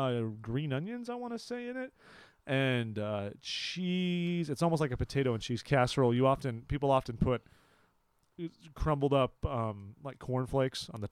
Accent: California, United States; Growing up in California, yeah, we'd have them at my grandma's house.

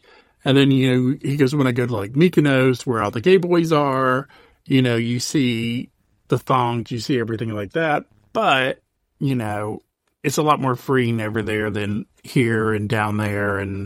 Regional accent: the South, United States; And I'm from the South. So, yes, I can say this. I was born and raised in the South.

